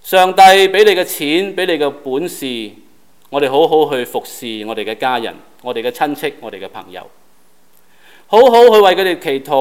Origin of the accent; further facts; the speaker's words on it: China; 特别我们中国人更加觉得感恩和奇妙